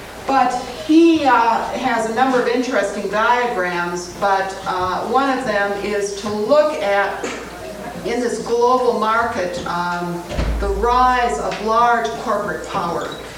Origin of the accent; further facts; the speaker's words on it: Chicago, Illinois, United States; I mean, I come from Chicago, so I can mention Michael Jordan.